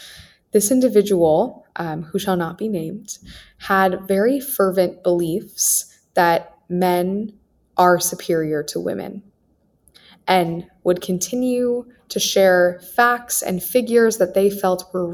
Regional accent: Wichita, Kansas, United States; I got so much more out of my experience growing up in Wichita, being surrounded by people who were completely different from me.

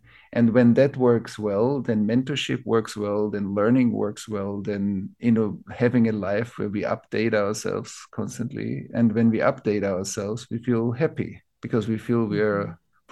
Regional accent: Vienna, Austria; my parents, my grandparents were soldiers in the Second World War in Austria. I grew up in Vienna.

